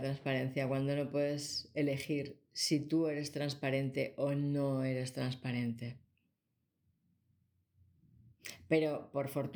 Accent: Barcelona, Catalonia, Spain; born there; Me explicaron una historia sobre un barrio de Barcelona, mi ciudad natal.

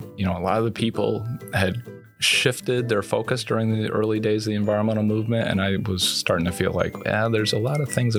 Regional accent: New York, United States; I grew up in Central New York

